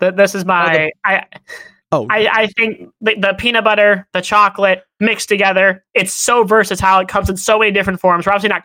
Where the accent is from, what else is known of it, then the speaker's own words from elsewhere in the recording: Bronx, New York, United States; I'm from the Bronx. I've been driving since I was 8.